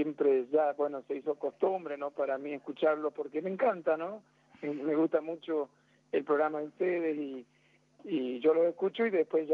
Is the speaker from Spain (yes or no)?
no; Jujuy, Argentina; now in Salta, Argentina; vivo en Salta Capital, yo en realidad soy jujeño, jujeño, y bueno, me casé con una salteña y tengo cuatro hijos, tengo un hijo jujeño, el mayor, y mis otros tres hijos son salteños